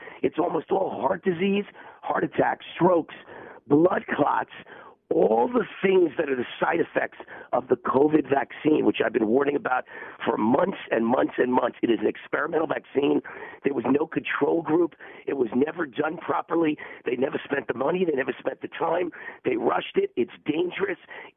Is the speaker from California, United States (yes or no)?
no; New York, United States; I mean, I happen to like his style. I'm from New York. I get why you wouldn't if you're like calm and nice and Midwestern.